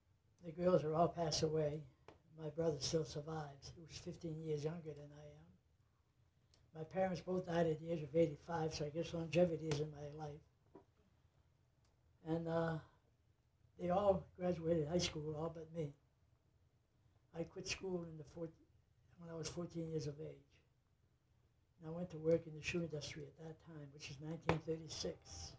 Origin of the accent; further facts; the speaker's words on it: Lewiston, Maine, United States; born there; I was born in 1922 on Reservoir Avenue in Lewiston.